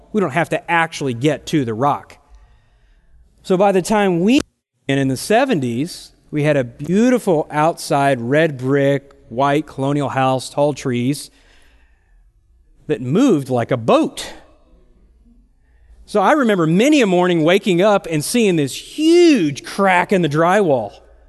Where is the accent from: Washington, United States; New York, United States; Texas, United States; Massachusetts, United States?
Texas, United States; Dallas; I grew up in East Dallas, over by Warwick Lake.